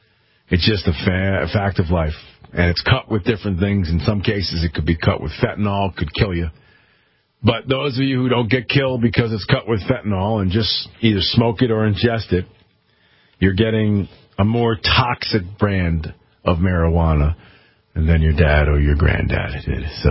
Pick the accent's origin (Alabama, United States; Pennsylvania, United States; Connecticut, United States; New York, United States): Connecticut, United States; my home state of Connecticut